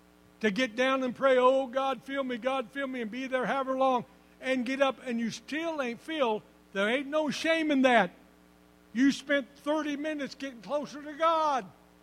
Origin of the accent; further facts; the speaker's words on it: Chautauqua, United States; our song leader in the church I grew up in Chautauqua, he prayed, and he was an old man